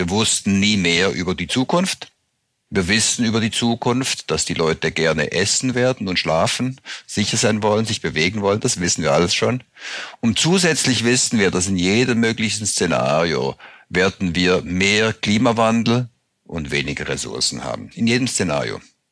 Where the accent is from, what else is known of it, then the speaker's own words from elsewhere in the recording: Switzerland; Ich komme aus der Schweiz.